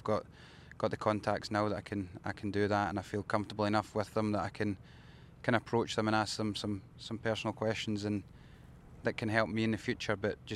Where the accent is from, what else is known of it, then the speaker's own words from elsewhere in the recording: Scotland, United Kingdom; but being Scottish and it being my home open, it's always been the one.